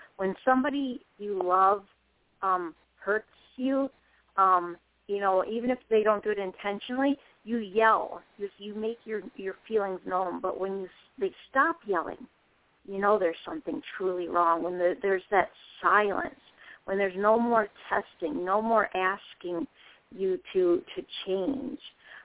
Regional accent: Wisconsin, United States; moved away as an adult; also born or lived in Texas; I now live back in Wisconsin, but back when I was like 19, I moved from Wisconsin to Texas, and it's quite a a culture shock kind of, especially as far as weather goes.

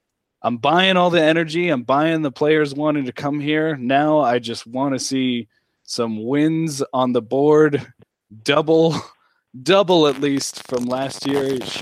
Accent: Las Vegas, Nevada, United States; I'm from Las Vegas, and the UNLV Running Rebel basketball team

